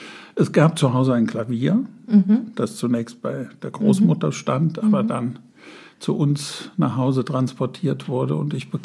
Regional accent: Hachenburg, Rhineland-Palatinate, Germany; ich komme aus Hachenburg.

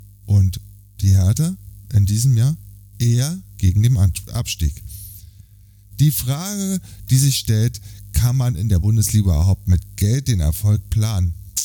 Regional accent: Berlin, Germany; Ich bin Berliner und liebe diese Stadt.

